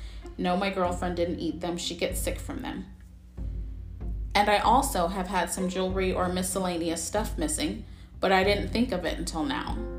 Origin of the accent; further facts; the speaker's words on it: Australia; I'm from Australia and a couple years back traveled to Cairns for work